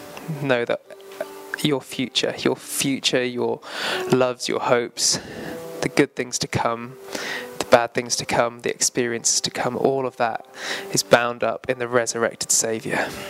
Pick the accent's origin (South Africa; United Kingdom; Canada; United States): United Kingdom; England; I stopped truly being an Englishman.